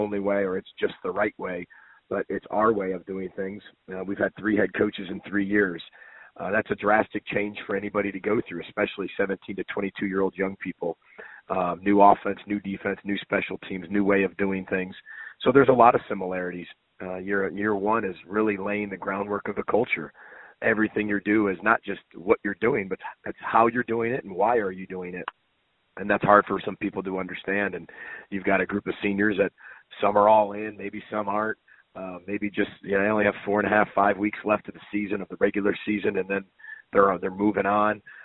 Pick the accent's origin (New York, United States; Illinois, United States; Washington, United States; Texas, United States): Illinois, United States; Chicago; Well, I've known about Floyd of Rosedale for a long time, growing up in Big Ten country in Chicago, and I kind of knew all about the Big Ten rivalries.